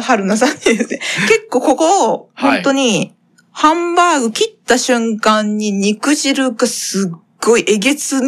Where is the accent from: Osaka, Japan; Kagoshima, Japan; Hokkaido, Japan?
Osaka, Japan; Ibaraki; 私の地元、茨城にあったり、